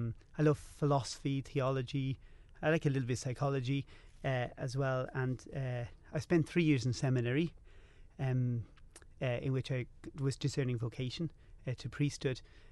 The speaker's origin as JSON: {"language": "English", "town": "Rathcoole", "region": "Leinster", "country": "Ireland", "tie": "born or raised there", "said": "as you said. I'm in my 30s. I grew up in Rathcoole."}